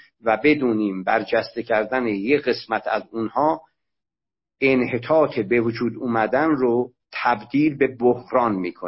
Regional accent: Ardabil, Ardabil Province, Iran; born there; من متولد اردبیل هستم، در اطراف اردبیل زبانهای مختلف باقی مونده از پهلوی میانه وجود داره

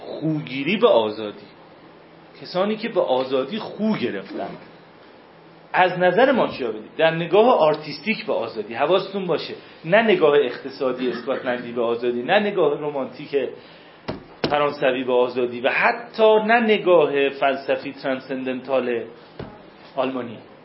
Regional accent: Kermanshah, Iran; ولی من میرم، من کرمانشاهیم، شهر من کرمانشاه یه شهر بسیار بسیار عجیبیه

